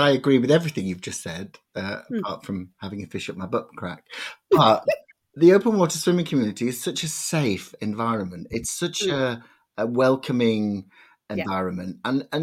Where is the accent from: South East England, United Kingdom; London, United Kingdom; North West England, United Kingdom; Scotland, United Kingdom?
North West England, United Kingdom; Not just because I'm from Cumbria, just to be clear.